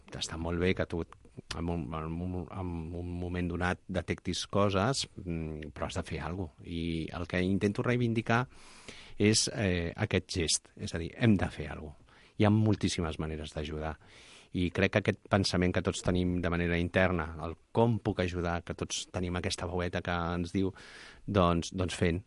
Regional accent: Barcelona, Catalonia, Spain; jo que sóc un ciutadà de Gràcia

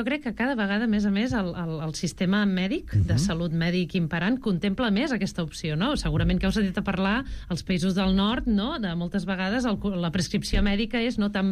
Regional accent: Barcelona, Catalonia, Spain; la meva família és del Berguedà, el meu avi era pagès, i jo he nascut i crescut a Barcelona

